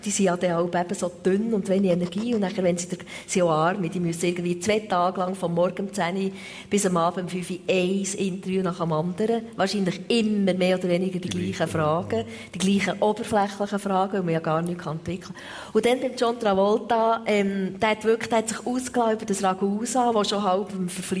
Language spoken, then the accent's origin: German; Switzerland; mit Schocke und Sackmesser kommt man also immer noch gut durch die Welt als Schweizer